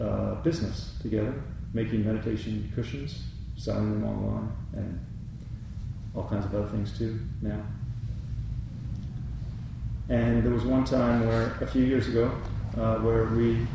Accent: the South, United States; I grew up in the South. It's not like that.

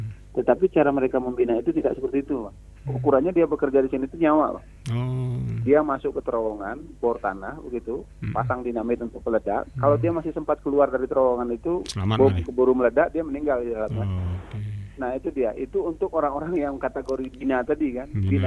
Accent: Aceh, Indonesia; di kampung saya ini ada proyek besar nih

